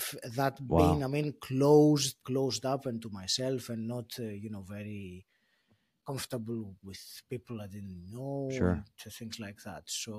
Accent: Greece; So I grew up in Greece in a very small place. My hometown was a small town.

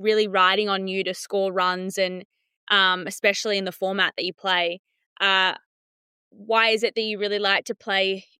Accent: Australia; I'm an Aussie.

